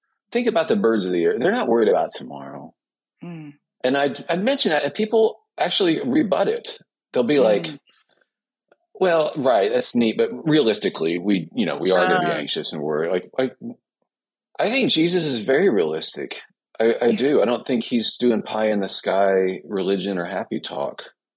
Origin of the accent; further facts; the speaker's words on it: Midwest, United States; I'm originally from the Midwest.